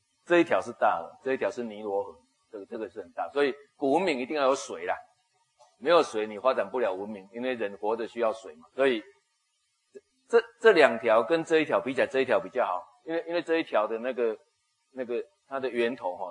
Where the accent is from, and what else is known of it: Taiwan